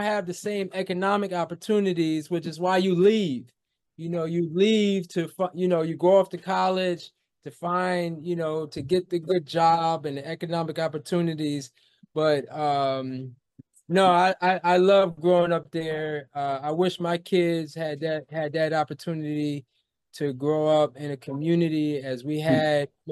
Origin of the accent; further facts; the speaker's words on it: Monticello, New York, United States; Yeah, so I grew up in a small town, upstate New York.